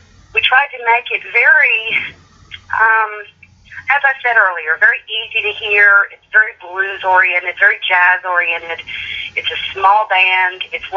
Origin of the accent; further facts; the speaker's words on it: Lexington, Kentucky, United States; now in Nashville, United States; Well, I'm from Lexington, Kentucky.